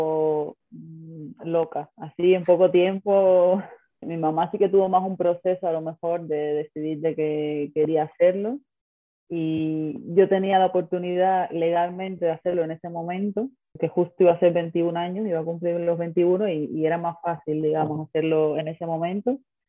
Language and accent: Spanish; Cuba; moved away as an adult; now in Madrid, Spain; soy cubana, como muchas de tus otras entrevistadas, pero vivo en Madrid hace 11 años ya. Vine para España cuando estaba en mitad de la carrera.